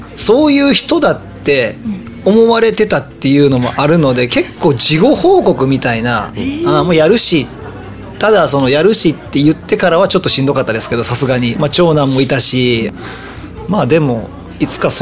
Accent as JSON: {"language": "Japanese", "town": "Gotsu", "region": "Shimane", "country": "Japan", "tie": "born or raised there", "also_born_or_lived": "Kyoto", "said": "だから実は母親がもうずっと関西の京都で生まれ育って、で父親が島根県江津市で、だから小学校上がるタイミングで江津に戻ってきて、で小中は江津で過ごしてるので、たまに関西弁ですねってなるんですけど、これも母親の影響です。"}